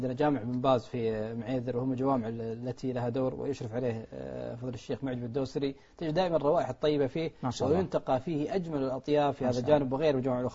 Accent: Qatar; في الدفن عندنا في قطر

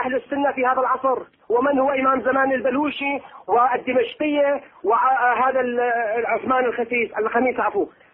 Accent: Bahrain; ترى صار لي ساعتين على الخط أنا من البحرين

